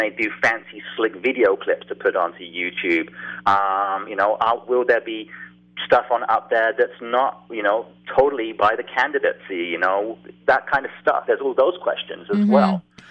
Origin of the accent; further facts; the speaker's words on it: United Kingdom; I'm British, and that's why I speak funny, and nobody can probably understand me on the radio.